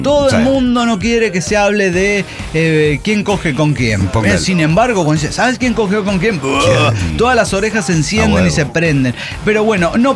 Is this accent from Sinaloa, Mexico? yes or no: no; Oaxaca, Mexico; de Oaxaca, México.